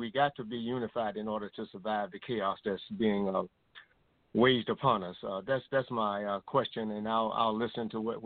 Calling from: Richmond, United States; Yes, this is … I'm calling from Richmond

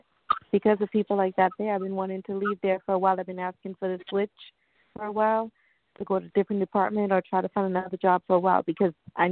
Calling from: New York, United States; I'm calling from New York.

